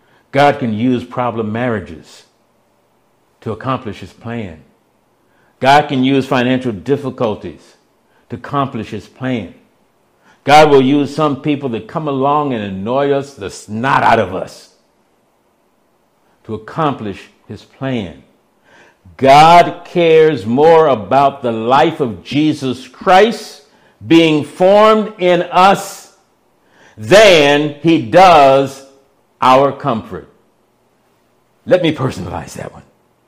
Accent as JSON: {"language": "English", "region": "the South", "country": "United States", "tie": "born or raised there", "said": "I grew up in the South."}